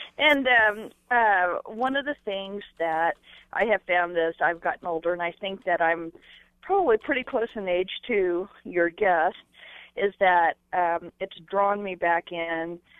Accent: Tightwad, Missouri, United States; I was calling because I'm from Tightwad

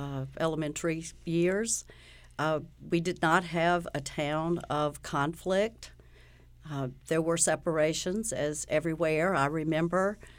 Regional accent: Ahoskie, North Carolina, United States; I grew up in rural North Carolina, Ahoskie. A very small town.

